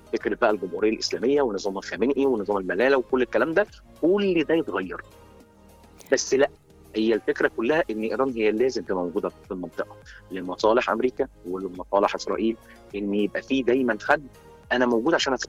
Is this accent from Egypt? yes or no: yes; Egypt; وتصادف ده بتطبيقاً لمبدأ كده شهير عندنا في مصر